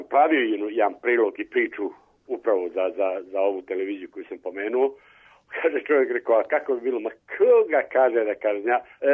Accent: Zlatibor District, Serbia; accent: Sjenica-Pešter; Hoću da kažem sad moj lokalizam i moj akcenat za Sjeničko-Peštarske visoravni sa ona dva dugosilazna, prljamo je.

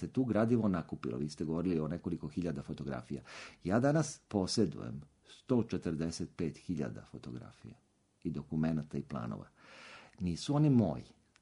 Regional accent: Belgrade, Serbia; Ja sam odrastao na Konjarniku, u Šumicama. To je jedan novi deo Beograda koji je potpuno izgrađen 60. i 70. godina. Jedno moderno naselje sa svim ondašnjim komforom.

